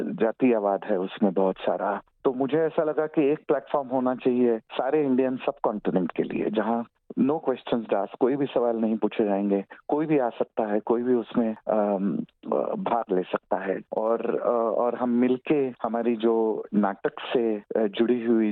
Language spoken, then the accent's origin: Hindi; Mumbai, Maharashtra, India; हम जिस संकुल में मैं बड़ा हुआ, पला बड़ा, जिस सोसाइटी में, मुंबई के विले पार्ले स्थित रामानंद सोसाइटी में